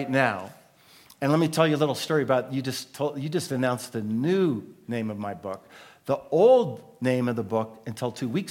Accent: United States; I grew up on the Canadian border.

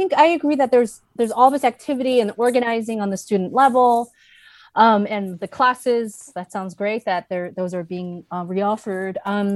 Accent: New York, United States; my cynical self as a New Yorker

